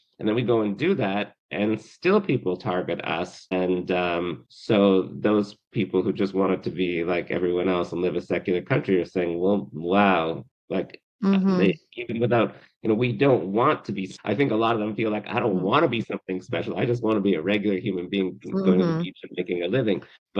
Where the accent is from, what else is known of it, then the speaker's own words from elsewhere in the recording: Canada; I'm from Canada